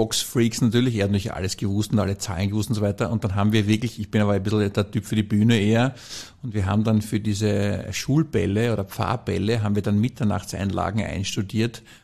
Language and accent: German; Vienna, Austria; also born or lived in Tyrol; Ich meine, ich bin ja Tiroler gebürtiger, aber ich bin dann schon in der Volksschule nach Wien gegangen und dann dort, wie gesagt, in dieser kleinen Atmosphäre quasi aufgewachsen.